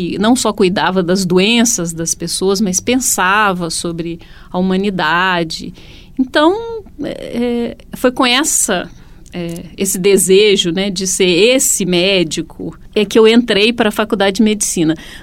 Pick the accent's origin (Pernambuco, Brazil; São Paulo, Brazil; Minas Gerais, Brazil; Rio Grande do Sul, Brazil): Minas Gerais, Brazil; Dores do Indaiá; Não, eu não sou da Bahia, sou de Minas, mas também nasci numa cidade não tão pequena, mas pequena, que chama Dores do Indaiá. E eu morei lá até os 14 anos.